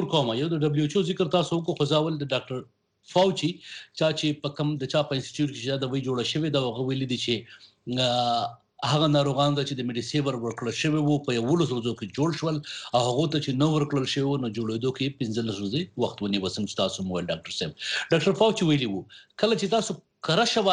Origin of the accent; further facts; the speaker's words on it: Buner, Khyber Pakhtunkhwa, Pakistan; زه د پښتونخوا د بنیر یم